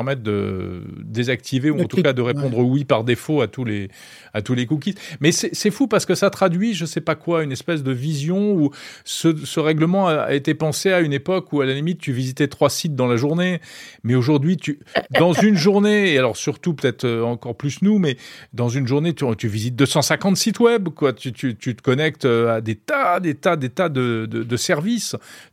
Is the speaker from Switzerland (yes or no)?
no; France; Bah, nous, on est français, on est très critiques.